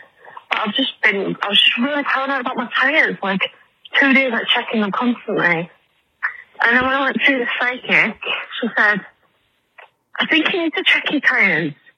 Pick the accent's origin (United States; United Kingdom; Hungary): United Kingdom; England; I'm English.